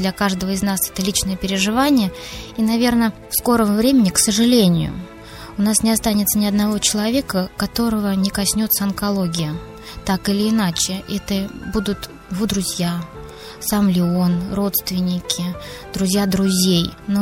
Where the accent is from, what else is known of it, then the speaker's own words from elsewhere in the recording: Ryazan, Ryazan Oblast, Russia; Родилась я, росла, взрослела в нашем родном городе, городе Рязань.